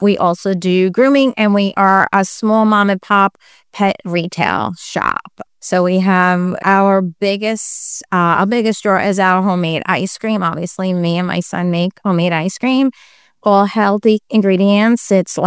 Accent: Staten Island, New York, United States; I feel like it wasn't the New York that I grew up in Staten Island. It wasn't the Staten Island that I grew up in.

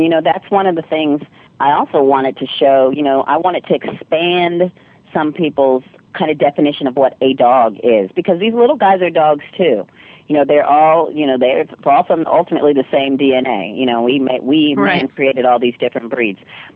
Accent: Virginia, United States; You know, I'm from Virginia. Andrew and I hang out inside in the air conditioning.

